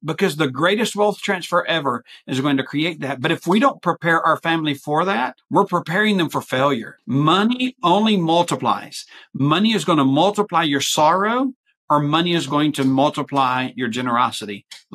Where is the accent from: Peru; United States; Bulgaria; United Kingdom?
Peru; because I'm from Peru, South America.